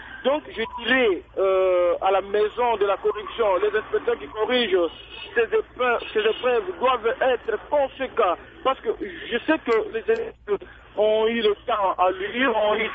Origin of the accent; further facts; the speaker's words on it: Maniema, DR Congo; même chez moi, au Maniema, il y a au fond de ma province